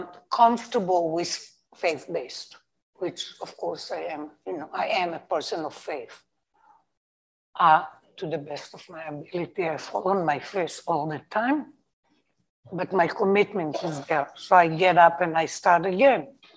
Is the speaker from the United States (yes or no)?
no; Israel; And because I come from Israel, a place of war between the three traditions